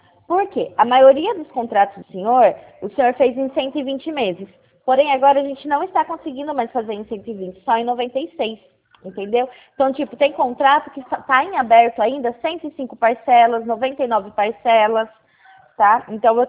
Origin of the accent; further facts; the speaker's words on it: Pirassununga, São Paulo, Brazil; Só que eu não sou de Porto Ferreira. Eu sou de Pirassununga. Eu trabalho, eu faço Porto Ferreira, entendeu? Só que eu sou de Pirassununga.